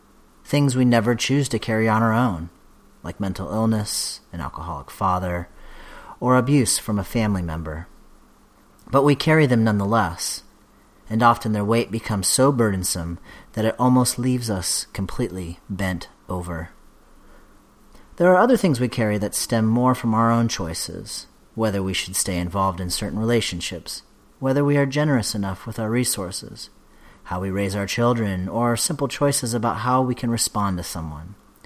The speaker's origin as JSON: {"language": "English", "town": "Canton", "region": "Ohio", "country": "United States", "tie": "born or raised there", "said": "While my siblings and I were growing up in Canton, Ohio, he would often share his childhood memories with us."}